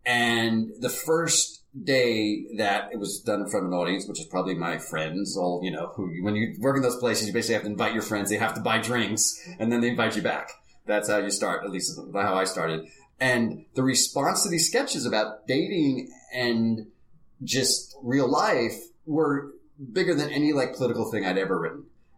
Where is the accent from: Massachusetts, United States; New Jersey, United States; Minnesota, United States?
New Jersey, United States; I grew up in New Jersey, and my folks would take us to see Broadway shows.